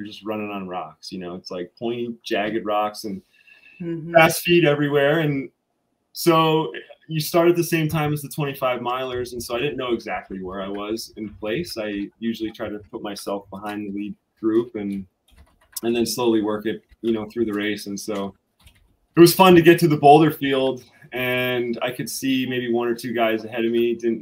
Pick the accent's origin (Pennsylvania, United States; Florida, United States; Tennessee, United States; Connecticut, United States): Pennsylvania, United States; Center Moreland; I grew up in Center Moreland, which is on the other side of Miller Mountain.